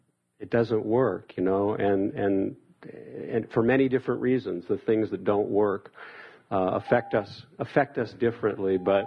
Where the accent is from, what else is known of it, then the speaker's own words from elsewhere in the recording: California, United States; we come from the Bay Area where we're applauded the world around for being a center of innovation